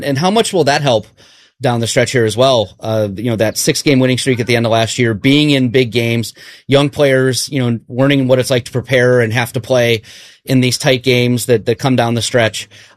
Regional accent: Ohio, United States; We're from Ohio. We're not used to this.

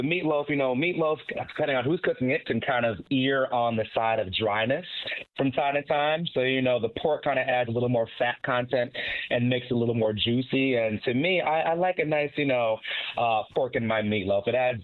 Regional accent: New Jersey, United States; You know, it's crazy. I'm actually from New Jersey, but did not have apple butter.

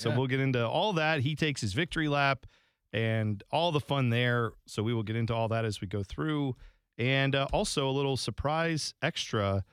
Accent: United States; I'm an American. I didn't, you know, grow up with it, but I try to keep up with Sunderland.

